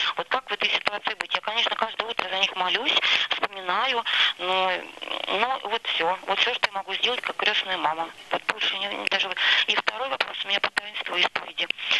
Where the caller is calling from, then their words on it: Smolensk, Smolensk Oblast, Russia; я из Смоленска.